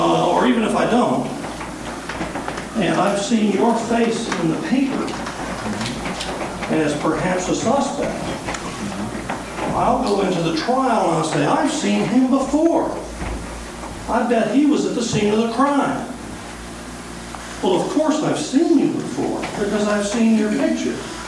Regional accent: the South, United States; I'm from the South, where they have a long tradition of storytelling and perhaps of slightly stretching the truth in the story to make it sound better.

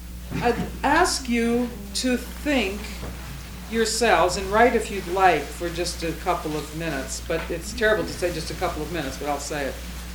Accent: North Dakota, United States; when I was growing up in North and South Dakota, my father is a retired UCC minister, and we would drive to see the grandparents in Wishick, North Dakota, or Turtle Lake, North Dakota

